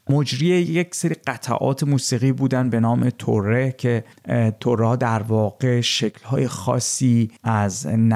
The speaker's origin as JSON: {"language": "Persian", "country": "Iran", "moved": "yes", "lives_now": "Ukraine", "said": "زمانی که من از ایران به کشور اوکراین مهاجرت کردم، سه تا ساز با خودم بردم"}